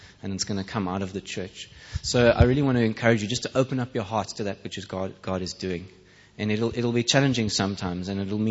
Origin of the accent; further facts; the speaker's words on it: Malmesbury, South Africa; also born or lived in Germany; I'm neither English nor Afrikaans, although I grew up here for a good part of my life